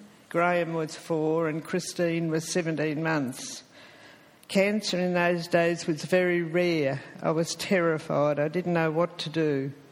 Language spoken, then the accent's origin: English; Melbourne, Victoria, Australia; born there; I was born in Essendon Private Hospital.